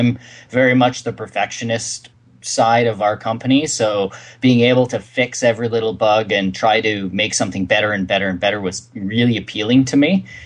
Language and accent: English; Canada; We're just, you know, we're Canadians, we're very fri